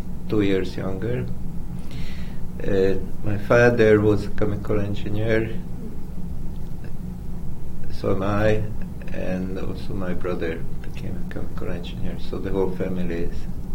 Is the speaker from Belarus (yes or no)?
no; Szolnok, Jász-Nagykun-Szolnok, Hungary; also born or lived in Budapest; We moved to a town called Szolnok. And I was actually raised there. More precisely, when I was born, my parents lived in what is now Slovakia, at part of Hungary.